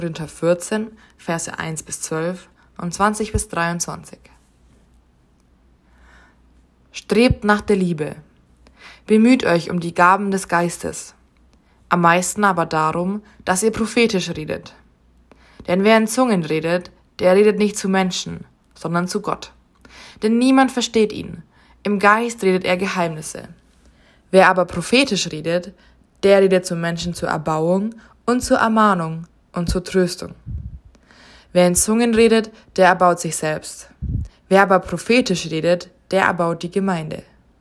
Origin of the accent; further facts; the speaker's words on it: Veitsbronn, Bavaria, Germany; 2013 war ich auf Sommerfreizeit mit der evangelischen Jugend bei uns in meiner Heimatgemeinde in Veitsbronn.